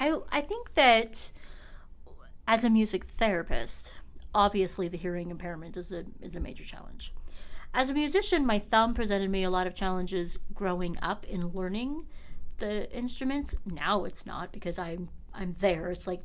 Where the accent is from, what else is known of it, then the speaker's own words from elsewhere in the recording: Oregon, United States; All right, so I am originally from Oregon. I grew up in a large family, a very musical family